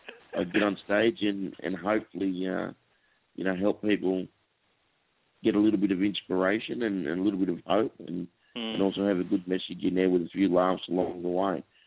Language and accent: English; Australia; But as you know, being Australian, you know, your mates quite often will, you know, muck around, take the mickey out of you